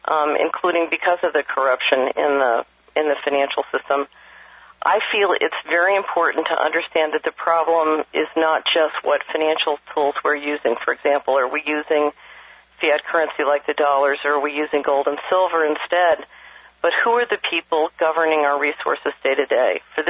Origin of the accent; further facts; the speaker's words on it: Tennessee, United States; Last week, we met with Franklin Sanders, a precious metals dealer in my home state of Tennessee